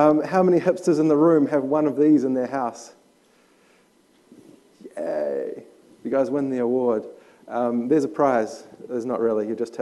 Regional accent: Wellington, New Zealand; So here's a view of my hometown. This was the view when I was doing my research at university. I'd walk to the top of the stairs and look out at Wellington

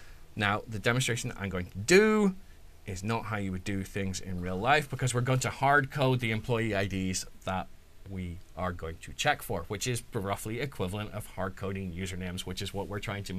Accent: United Kingdom; You have to remember, I'm British

